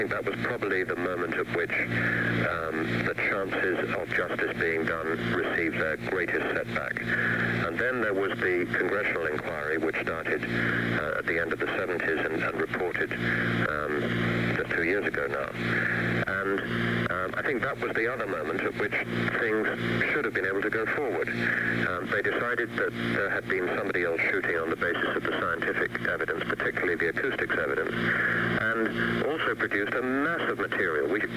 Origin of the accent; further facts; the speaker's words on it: United Kingdom; When you introduced me, you referred to me as a British reporter. That I certainly am